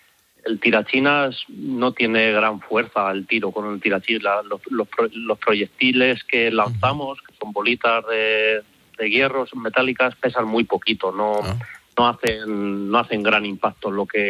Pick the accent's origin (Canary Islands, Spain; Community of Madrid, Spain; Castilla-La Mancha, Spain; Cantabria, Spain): Castilla-La Mancha, Spain; Las Mesas; yo soy de la tierra, soy de Las Mesas, de la provincia de Cuenca.